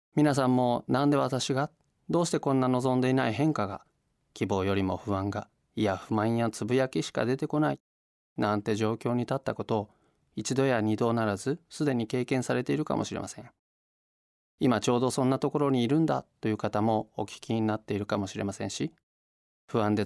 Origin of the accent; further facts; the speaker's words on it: Tokyo, Japan; moved away as an adult; 私は生まれも育ちも東京なのですが、2013年4月、今から11年前に仕事の関係で関西に引っ越してきました。